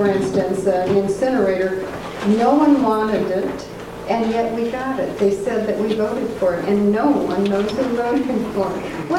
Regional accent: Spokane, Washington, United States; Washington State has had a few problems there, and we're from Spokane, and we have a few more.

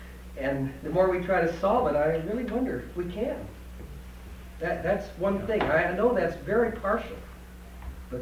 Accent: United States; the more that I, as an American and a rich person in the world, actively

